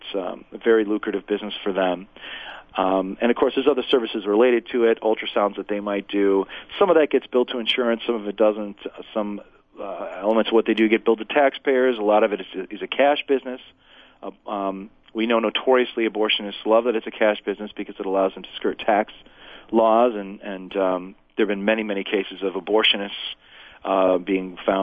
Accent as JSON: {"language": "English", "region": "Illinois", "country": "United States", "tie": "born or raised there", "said": "That happened in my home state of Illinois just a few years ago."}